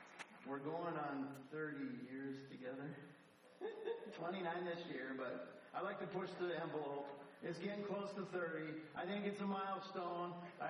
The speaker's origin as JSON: {"language": "English", "town": "Green Bay", "region": "Wisconsin", "country": "United States", "tie": "born or raised there", "lives_now": "Kenya", "said": "I grew up in Green Bay, Wisconsin. I did not grow up in Africa"}